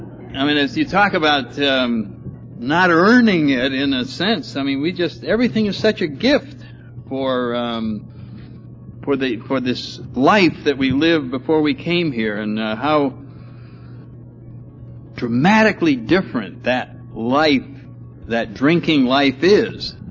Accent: New Haven, Connecticut, United States; I grew up in New Haven, Connecticut, so I'm not far from where I grew up, and had very nice parents.

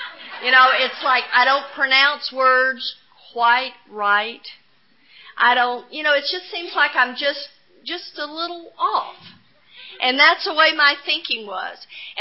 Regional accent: Texas, United States; and I grew up on the Gulf Coast of Texas. And I guarantee you, I grew up right where they took the Bible Belt and gave it an extra pull, and I grew up Southern Baptist.

